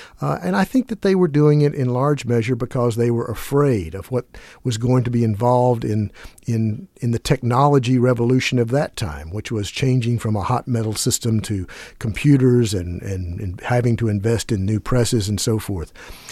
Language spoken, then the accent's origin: English; Boston, Massachusetts, United States; the Boston Globe, which is my hometown paper.